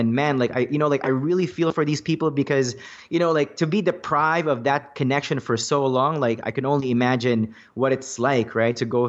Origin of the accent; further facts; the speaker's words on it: Philippines; now in Canada; You know, I'm Filipino. At one point in my life, I used to be embarrassed about my race because, you know, like, a lot of Filipinos, especially in Canada, they work like low level jobs